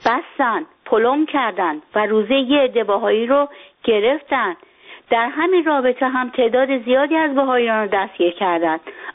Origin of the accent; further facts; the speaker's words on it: Iran; born there; تو ایران دنیا اومدیم و داریم زندگی میکنیم